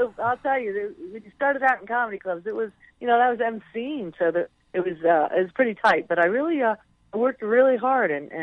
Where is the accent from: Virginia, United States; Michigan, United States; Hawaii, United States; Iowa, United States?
Virginia, United States; I was back in the D.C. area. I grew up in Virginia.